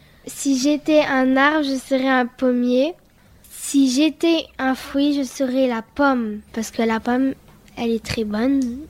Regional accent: Tunisia; born there; Si j'étais un pays, je serais la Tunisie parce que je suis née en Tunisie.

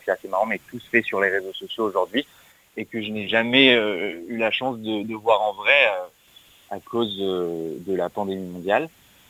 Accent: France; je suis français, j'aimerais bien un jour faire une chanson en français.

